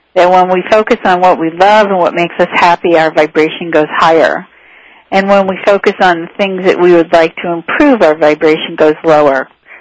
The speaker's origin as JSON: {"language": "English", "region": "East Coast", "country": "United States", "tie": "born or raised there", "said": "I remember I was raised on the East Coast"}